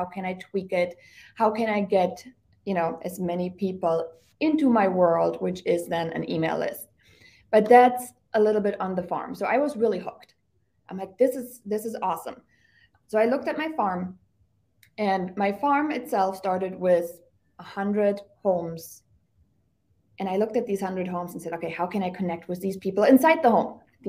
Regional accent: Germany; moved away; I was born and raised in Germany.

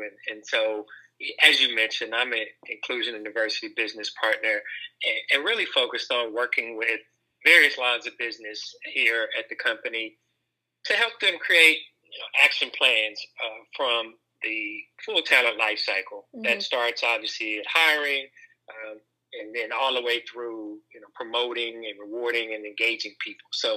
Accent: Charlotte, North Carolina, United States; I was born and raised on the East Coast, Charlotte, North Carolina native.

